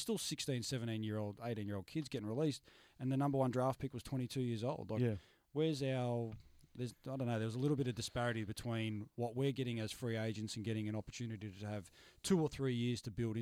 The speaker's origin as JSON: {"language": "English", "country": "Australia", "said": "As Australian baseball comes back to our hitting is the downfall."}